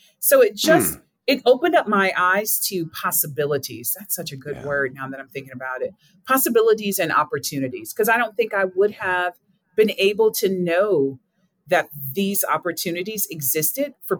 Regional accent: Racine, Wisconsin, United States; My home is Southeast Wisconsin. I'm from Racine, and I vowed that I was never coming back to Wisconsin because first generation African American, low income

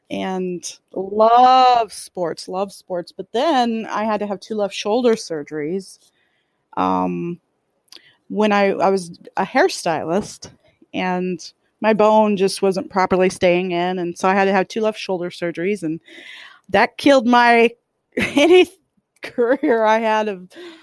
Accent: St. Joseph, Missouri, United States; Born and raised in St. Joseph here, 1976.

